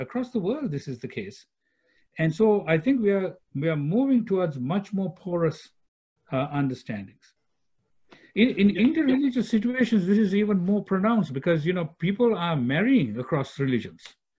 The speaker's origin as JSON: {"language": "English", "country": "Sri Lanka", "lives_now": "United States", "said": "I am originally from Sri Lanka, so I'm a Sri Lankan Christian. That doesn't change. The thing is, I've lived in the United States for 40 years. So I'm an American too, right?"}